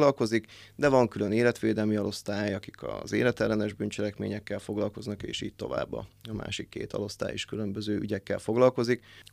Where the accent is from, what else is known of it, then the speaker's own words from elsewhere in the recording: Szolnok, Jász-Nagykun-Szolnok, Hungary; Szolnokon születtem, itt is végeztem el általános és középiskolai tanulmányaimat, majd felvettek a rendőrtiszti főiskolára, ezt végeztem el, és így kerültem vissza Szolnokra